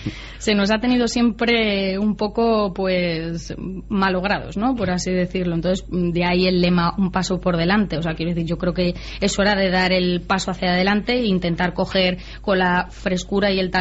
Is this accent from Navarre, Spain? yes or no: yes; Tudela, Navarre, Spain; yo soy de Tudela, yo soy de La Ribera, yo soy de Navarra, yo soy española